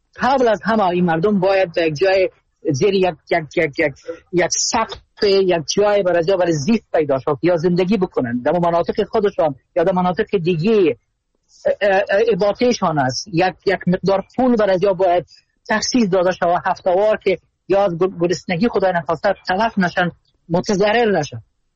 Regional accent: Afghanistan; همه ما افغان هستیم و درد افغانستان با همه ما بسیار ملموس و محسوس است

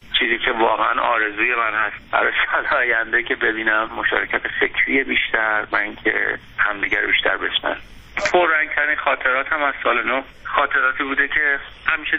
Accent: Iran; moved away; از موقعی که من از ایرانم خارج شدم

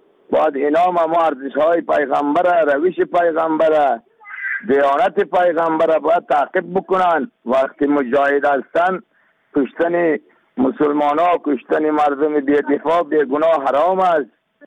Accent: Afghanistan; ما شما افغان هستیم.

